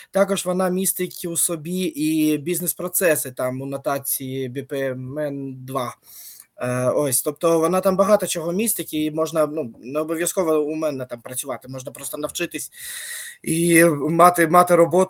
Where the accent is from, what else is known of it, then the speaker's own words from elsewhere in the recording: Dnipro, Dnipropetrovsk Oblast, Ukraine; Я з Дніпра повністю.